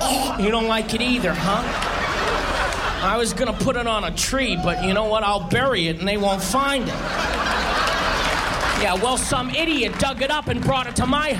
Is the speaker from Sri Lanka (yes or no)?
no; Boston, Massachusetts, United States; I'm originally from Boston, as I said.